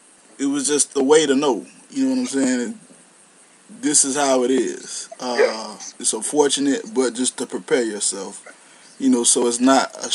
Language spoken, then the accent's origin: English; Miami, Florida, United States; Yeah, I mean, coming from Miami in a predominantly black neighborhood, it's like